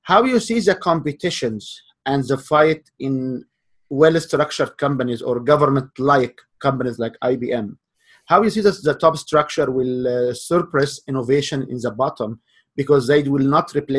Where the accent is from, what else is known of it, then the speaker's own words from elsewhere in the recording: Canada; And I know you're American, I'm Canadian.